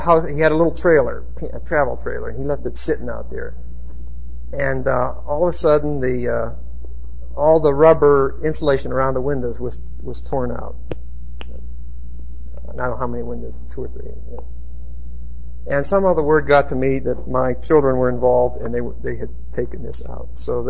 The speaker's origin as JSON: {"language": "English", "region": "Pennsylvania", "country": "United States", "said": "I'm from Pennsylvania."}